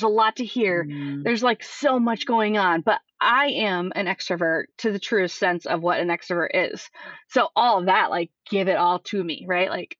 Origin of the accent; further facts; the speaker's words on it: Iowa, United States; Because I'm from Iowa. So I can appreciate you talking a little bit about North Dakota. And I know in Iowa, I mean, there were a couple in Des Moines